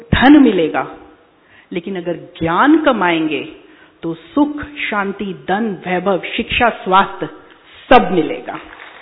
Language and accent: Hindi; Delhi, India; मैं अपने दिल्ली से मैं आई हूं, A3 पश्चिम बिहार सेंटर से मैं जुड़ी हुई हूं